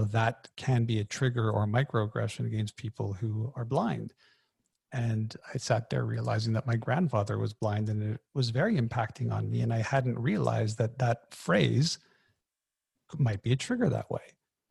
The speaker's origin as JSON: {"language": "English", "country": "Canada", "said": "I'm Canadian."}